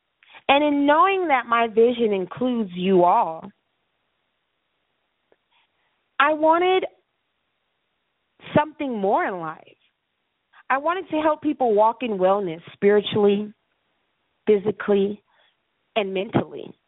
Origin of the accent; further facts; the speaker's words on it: United States; now in Stockton, United States; I'm from the United States of America. I live in the state of California. And the city I live in is Stockton.